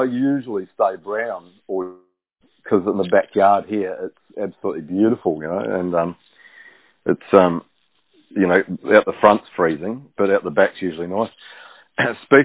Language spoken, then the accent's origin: English; New Zealand; I mean, I grew up in New Zealand. We went to school, you know, crushing ice.